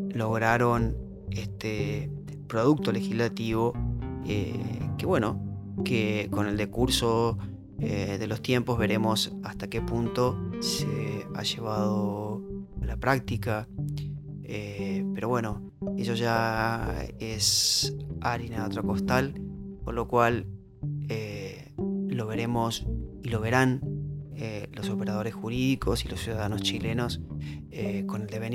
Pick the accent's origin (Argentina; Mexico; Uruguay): Argentina; Como persona, como abogado, como estudioso del derecho y también como argentino